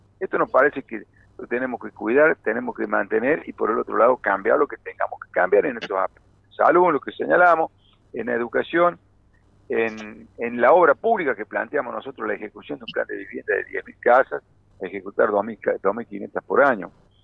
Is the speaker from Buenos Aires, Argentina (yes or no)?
no; San Luis, Argentina; Siempre yo lo veo positivo, por procedencia y por pertenencia, porque soy de San Luis